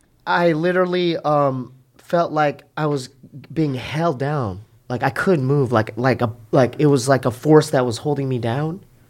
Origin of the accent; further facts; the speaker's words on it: Poway, California, United States; Well, we're from Poway. Me and my brother are from, inland.